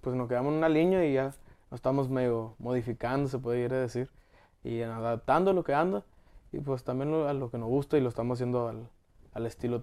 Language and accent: Spanish; Phoenix, Arizona, United States; Pues siempre he dicho que soy de Phoenix. Siempre he sido y siempre he dicho.